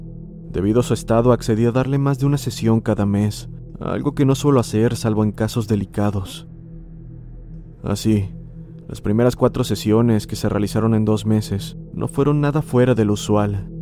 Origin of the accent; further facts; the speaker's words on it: Mexico; Desde hace muchos años resido en la capital de mi estado, en el país de México, pero soy oriundo de una comunidad poco conocida.